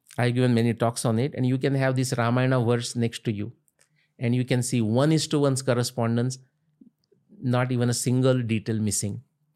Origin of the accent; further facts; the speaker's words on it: Maharashtra, India; English is a second language; when I grew up in Konkan, halfway between Mumbai and Goa, and we used to see lots of snakes.